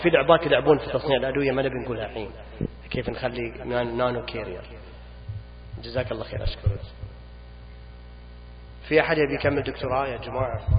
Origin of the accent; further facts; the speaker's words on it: Saudi Arabia; يحتاج في أزمة مياه عندنا في السعودية، أعطني المشاكل حقت السعودية